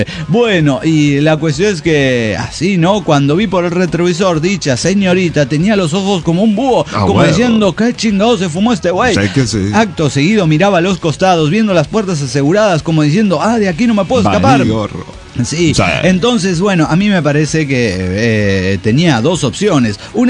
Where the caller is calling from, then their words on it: Tarija, Bolivia; de Tarija, Bolivia.